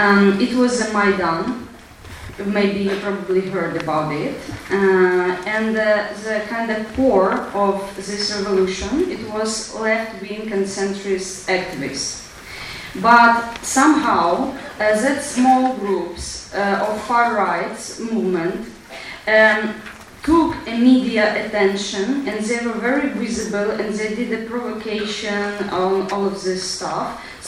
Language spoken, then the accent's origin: English; Ukraine; I'm from Ukraine.